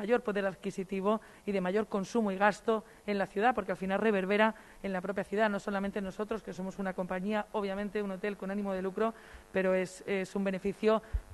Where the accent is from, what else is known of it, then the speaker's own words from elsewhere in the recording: Málaga, Andalusia, Spain; soy malagueña y seguidora del Málaga.